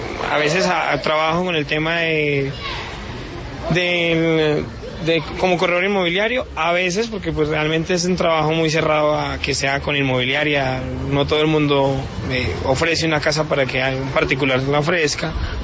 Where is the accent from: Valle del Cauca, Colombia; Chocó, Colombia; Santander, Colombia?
Santander, Colombia; Landázuri; now in Bogotá, Colombia; Yo soy oriundo de Landázuri, Santander, y mi núcleo familiar es desplazado por la violencia.